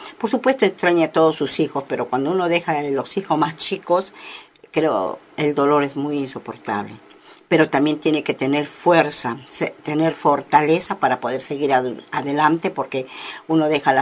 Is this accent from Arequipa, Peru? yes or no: no; Chimbote, Ancash, Peru; moved away as an adult; now in Argentina; Yo trabajaba en la municipalidad, soy de Chimbote, en la municipalidad provincial de Chimbote